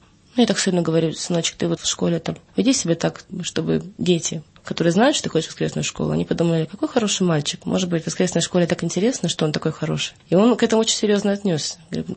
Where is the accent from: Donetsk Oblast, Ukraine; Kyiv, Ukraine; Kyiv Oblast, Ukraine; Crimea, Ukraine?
Crimea, Ukraine; Я вот, ну, я поражаюсь, я крымчанка, такого у нас нет, что так сигналили там.